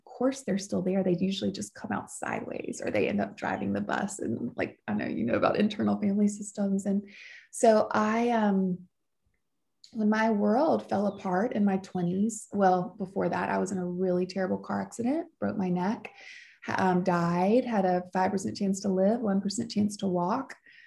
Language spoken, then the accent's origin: English; the South, United States; accent: Southern; I grew up in the South with my accent